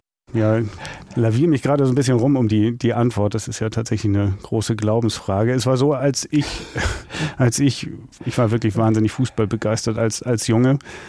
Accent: Hamburg, Germany; In meiner Freizeit, ja, ich habe viele Jahre meiner Jugend auf dem Bolzplatz verbracht.

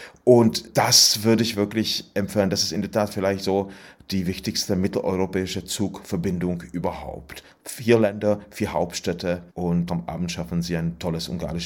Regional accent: Lomnice nad Popelkou, Liberec Region, Czechia; German is a second language; Ich war wirklich sehr oft auf diesem kleinen Bahnhof in Lomnice nad Popelkou. So heißt der Ort, wo ich herkomme, in Böhmen. Die Gegend heißt Český Raj, böhmisches Paradies.

